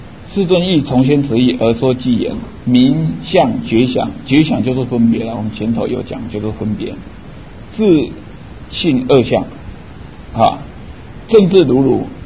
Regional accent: Taiwan; 以前我小时候，当然这个，我这个有点粗俗，我那时候就跟，因为那小学我就顽皮，我就，我那时候讲台语的话要花钱的

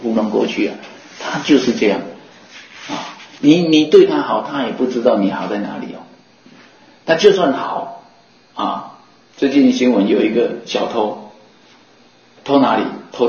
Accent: Taiwan; 我们台湾话不是有句话啊

